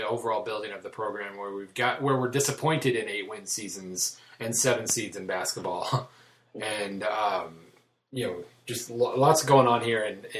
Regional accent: Oklahoma, United States; I come from Oklahoma.

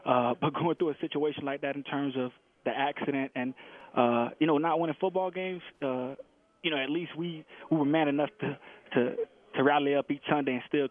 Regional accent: Tampa, Florida, United States; You know, I'm originally from Tampa, Florida.

